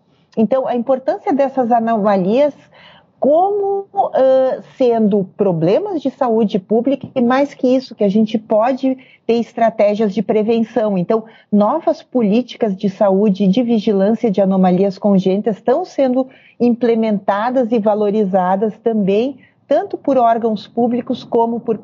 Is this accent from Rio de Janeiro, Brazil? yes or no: no; Rio Grande do Sul, Brazil; Eu sou do Rio Grande do Sul, né? Você me apresentou ali, eu sou professora da URGS, aqui no Rio Grande do Sul.